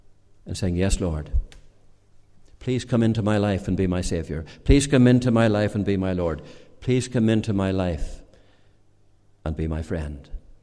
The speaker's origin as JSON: {"language": "English", "region": "Northern Ireland", "country": "United Kingdom", "said": "I come from County Antrim, and near to where I live, there's a lot of hill sheep farming."}